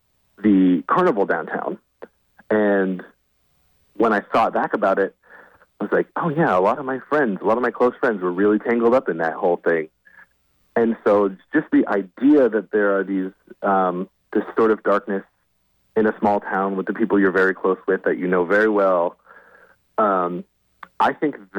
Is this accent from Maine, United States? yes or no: yes; Maine, United States; I think that the small town Maine that I grew up in, there's a very strange atmosphere arou